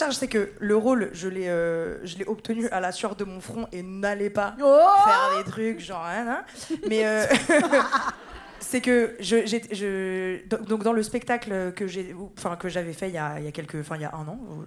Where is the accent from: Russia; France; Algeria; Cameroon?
France; Villeurbanne, Auvergne-Rhône-Alpes; Moi, je viens de Villeurbanne.